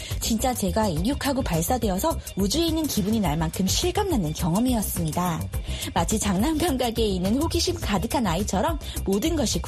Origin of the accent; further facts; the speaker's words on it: South Korea; also born or lived in United States; 저는 한국과 미국에서 자랐고 그 전문통역사로 양국의 언어와 문화를 이어온